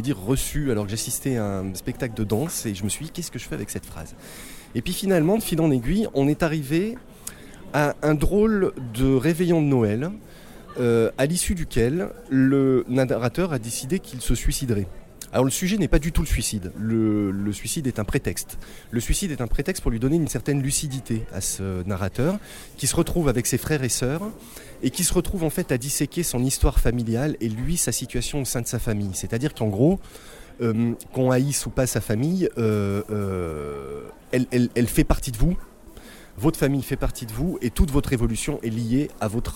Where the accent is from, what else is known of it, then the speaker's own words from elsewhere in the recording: Grenoble, Auvergne-Rhône-Alpes, France; je suis chez un éditeur bourguignon, mais pour ma part je suis grenoblois. J'ai 47 ans